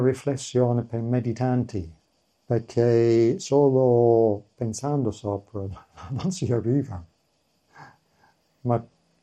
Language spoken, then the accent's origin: Italian; Edinburgh, Scotland, United Kingdom; Sono cresciuto in Edimburgo